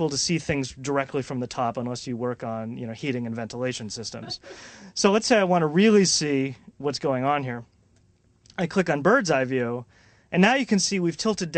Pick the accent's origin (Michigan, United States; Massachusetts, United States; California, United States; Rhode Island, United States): Massachusetts, United States; Boston; now in Seattle, United States; I'm from Boston, so I tend to get a little wistful about Boston.